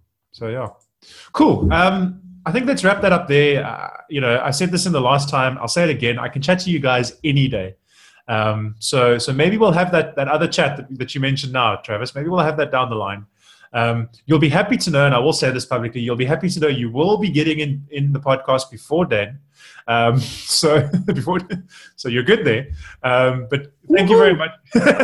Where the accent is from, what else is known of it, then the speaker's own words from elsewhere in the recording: South Africa; It's exciting for me as a South African to see other South African developers